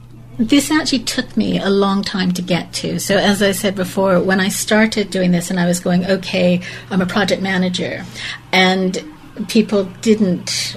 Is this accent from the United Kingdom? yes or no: yes; England, United Kingdom; now in Canada; oh, damn it, I'm English